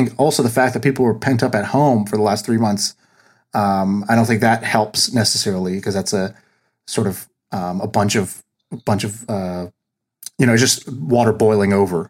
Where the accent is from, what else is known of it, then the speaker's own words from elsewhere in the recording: Tulsa, Oklahoma, United States; born there; So I was born in Tulsa, Oklahoma, which is like, you know, not the most open minded and racially friendly place.